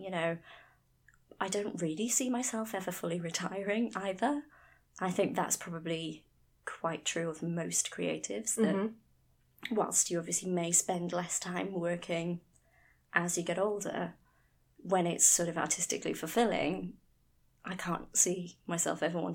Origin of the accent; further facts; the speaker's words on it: Wales, United Kingdom; I'm Welsh, if you can't sort of tell that from my accent